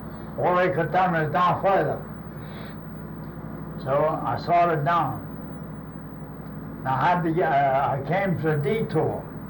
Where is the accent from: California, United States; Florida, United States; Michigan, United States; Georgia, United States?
Florida, United States; Key West; now in Tampa, United States; Yes, I was born, raised there. I lived there in 23. In February of 23, I went to Tampa.